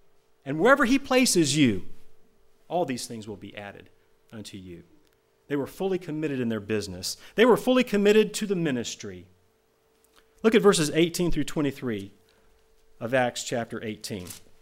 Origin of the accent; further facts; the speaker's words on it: Tampa, Florida, United States; now in Georgia, United States; I grew up in Tampa, Florida, lived there all the life that I can remember, and went to Bob Jones in Greenville.